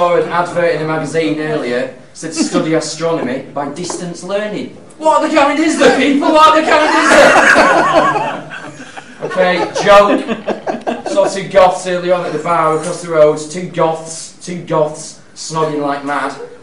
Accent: Manchester, North West England, United Kingdom; I'm from Manchester

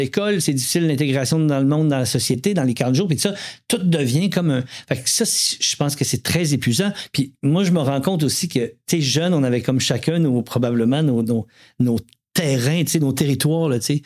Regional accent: Quebec City, Quebec, Canada; now in Montreal, Canada; je suis parti à Montréal, je viens de Québec, moi, fait que je suis parti à Montréal, j'ai fait ma vie

